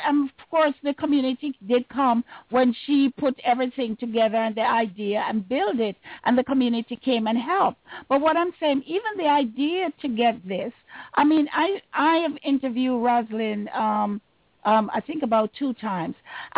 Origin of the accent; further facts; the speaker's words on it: Trenchtown, Kingston, Jamaica; I'm from Trenchtown